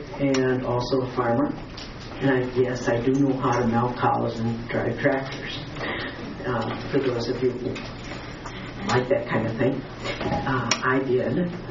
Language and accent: English; Minnesota, United States; I'm from East Central Minnesota, where we have our farm, and up in near Mille Lacs Lake.